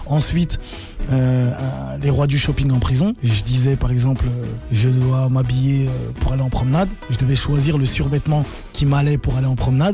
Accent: Haiti; je suis haïtien et le slogan de notre pays, la phrase, c'est l'union fait la force.

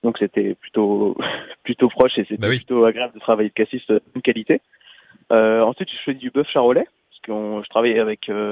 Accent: Beaune, Bourgogne-Franche-Comté, France; je vais ajouter ma région, vu que je suis originaire de Beaune à la base.

